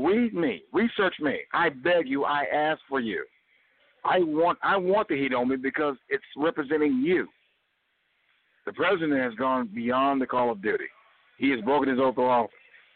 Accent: Cleveland, Ohio, United States; I'm from Cleveland. I represent Cleveland.

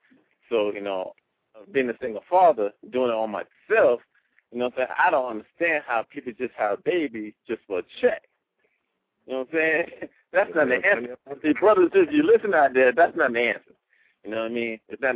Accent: South Africa; You know, I'm from South Africa, so it's a common thing for me.

